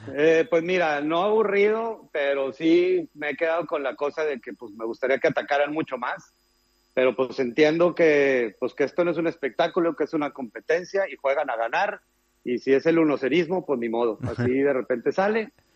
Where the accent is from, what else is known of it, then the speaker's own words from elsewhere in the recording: Monterrey, Nuevo León, Mexico; Soy de aquí de Monterrey, así que me vino como anillo el dedo que viniera